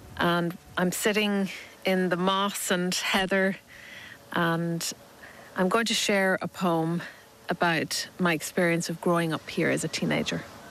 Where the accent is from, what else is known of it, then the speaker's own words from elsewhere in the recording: Cruach na n-Éu, Ulster, Ireland; That's just one poem from so many poems that are informed by my experience of growing up in Cruach na n-Éu.